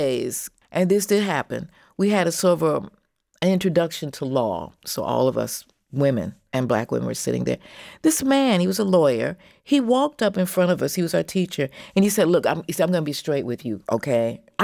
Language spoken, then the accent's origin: English; Chicago, Illinois, United States; accent: Mississippi and Tennessee; It's probably an accent from Mississippi and Tennessee, but I was born in the Windy City.